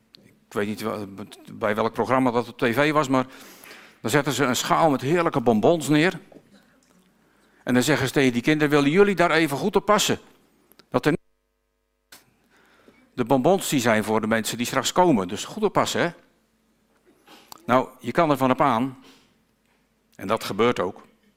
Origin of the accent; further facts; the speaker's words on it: Netherlands; Ik ben een Nederlander onder de Nederlander, een mens onder de mensen.